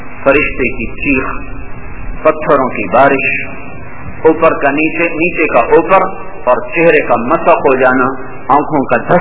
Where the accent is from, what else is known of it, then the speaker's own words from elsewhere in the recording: Khanewal, Punjab, Pakistan; تو خانے وال میرا ہوم ڈسٹرکٹ ہے، کریم میرا گاؤں ہے